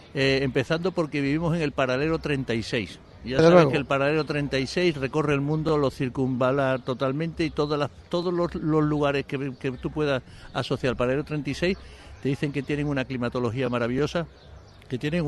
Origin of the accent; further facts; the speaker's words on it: Cádiz, Andalusia, Spain; yo soy de Cádiz